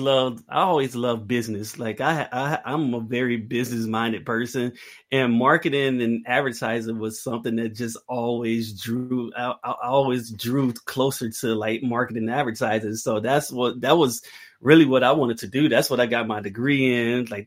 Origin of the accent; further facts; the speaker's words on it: Jackson, Mississippi, United States; where I grew up in Jackson, Mississippi, is not a big city. Like, that's the capital city, is like 200,000 people.